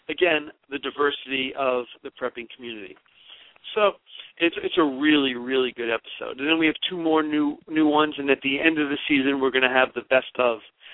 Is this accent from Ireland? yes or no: no; New York, United States; I come from New York, so it really, that aspect of it doesn't bother me so much.